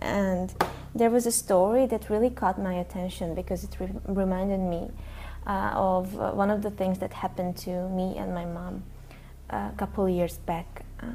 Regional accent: Hungary; I'm from Hungary.

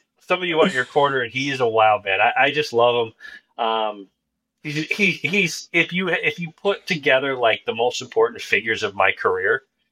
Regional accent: New England, United States; for us growing up in New England, it's the Masters of amateur golf, basically.

